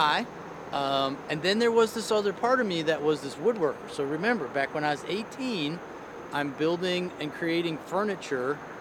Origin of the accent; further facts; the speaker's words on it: Connecticut, United States; No, I'm a Connecticut kid.